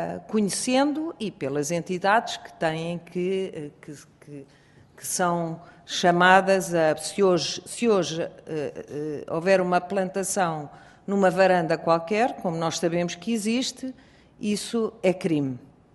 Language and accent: Portuguese; Portugal; nós, enquanto portugueses